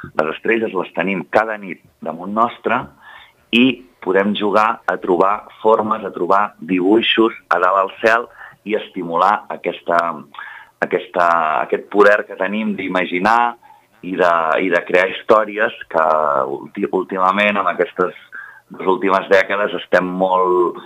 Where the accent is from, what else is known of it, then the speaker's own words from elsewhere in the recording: Pinatell, Catalonia, Spain; quan vaig tornar cap a la Conca, perquè jo soc del Pinatell